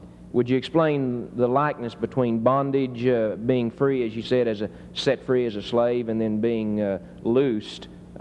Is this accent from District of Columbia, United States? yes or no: no; Jal, New Mexico, United States; from Jal, New Mexico.